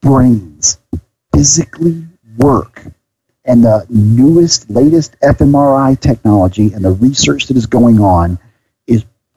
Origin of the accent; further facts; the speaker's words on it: Alabama, United States; I'm not from the West Coast. I was born and raised in Alabama. I lived my formative years in a small town in Alabama